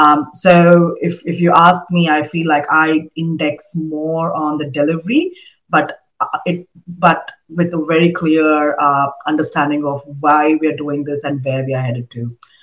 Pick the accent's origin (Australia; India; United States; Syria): India; And I come from India